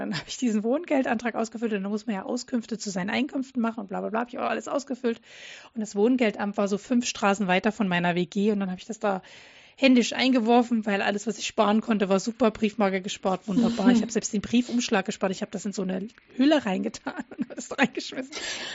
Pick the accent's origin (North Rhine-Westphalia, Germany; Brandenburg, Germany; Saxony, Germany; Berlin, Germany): Saxony, Germany; Dresden; Ich komme ja aus Dresden